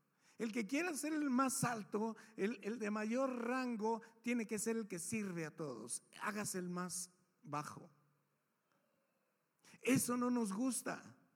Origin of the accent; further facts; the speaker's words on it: Mexico; sobre todo creo que como mexicanos, fuimos formados en egoísmo.